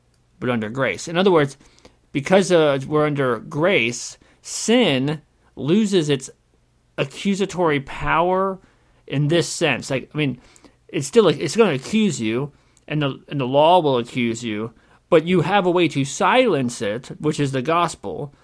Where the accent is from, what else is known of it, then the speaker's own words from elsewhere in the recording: United States; because I'm an American and we have a bad history with this word.